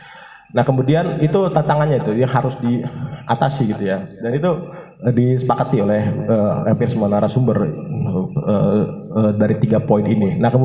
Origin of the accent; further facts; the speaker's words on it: Cirebon, West Java, Indonesia; Kemarin saya ke Cirebon gitu, itu kampung saya ternyata ada juga yang seperti itu gitu.